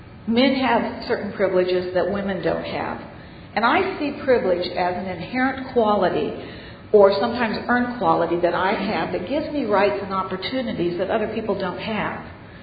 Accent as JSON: {"language": "English", "country": "United States", "tie": "born there", "said": "I was born in America."}